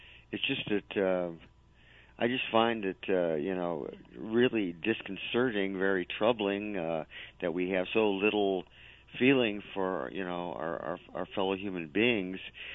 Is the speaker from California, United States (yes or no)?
yes; California, United States; I'm from California, and when I was in California, living in Santa Cruz, the waiting list to get in public housing was 15 years.